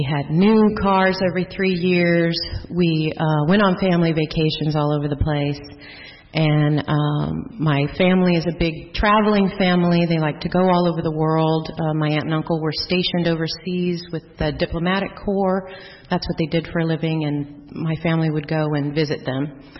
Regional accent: California, United States; born there; I was born on April 10th, 1968 in, yes, I'm 40, and that was in Southern California.

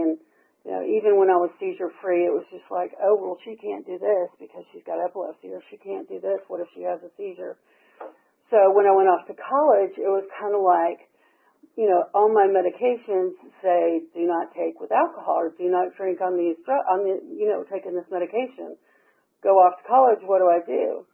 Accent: Atlanta, Georgia, United States; born there; I was born here in Atlanta, 76.

